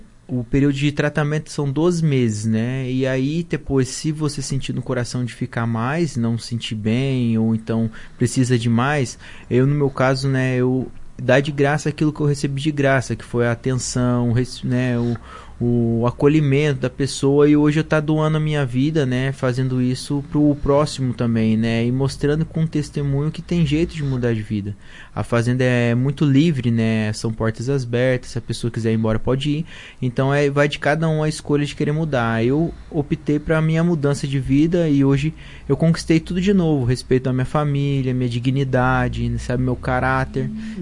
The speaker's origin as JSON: {"language": "Portuguese", "town": "Lorena", "region": "São Paulo", "country": "Brazil", "tie": "born or raised there", "said": "Eu sou natural de Lorena, na cidade do interior de São Paulo, né?"}